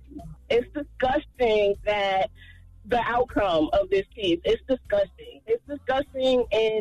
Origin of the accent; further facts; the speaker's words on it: New Jersey, United States; I'm from Jersey.